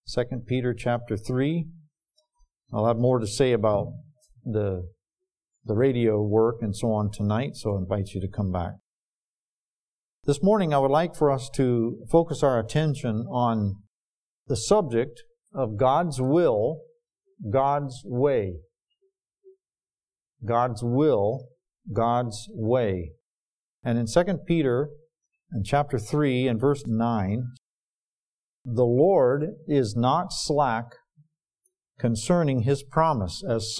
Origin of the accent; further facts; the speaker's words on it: Liberia; born there; I was born in Africa. My parents were missionaries there. In West Africa, Liberia, West Africa. And I remember coming back on furlough at least twice when I was a little boy coming here.